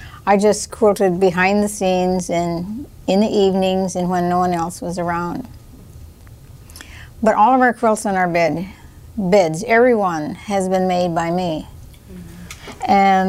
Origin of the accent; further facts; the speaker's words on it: Wisconsin, United States; moved away as an adult; now in Austin, United States; I lived in Wisconsin 20 years. And then I taught school in Dodgeville, Wisconsin 1 year. And then I was married the next year, which was 1940. And then we moved to Austin, Minnesota